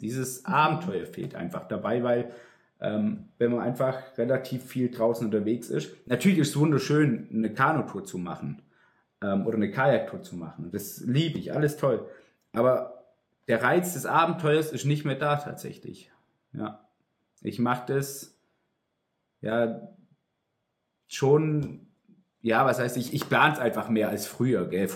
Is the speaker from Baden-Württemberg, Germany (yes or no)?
yes; Ulm, Baden-Württemberg, Germany; Ich komme ja aus Ulm die Ecke